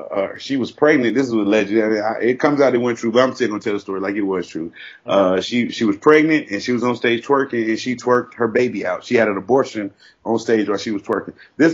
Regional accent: the South, United States; You know, maybe because I'm from the South.

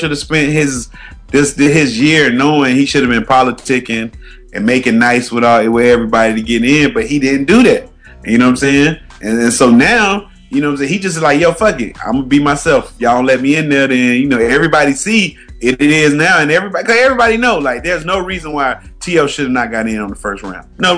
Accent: Ohio, United States; I'm from Ohio, man.

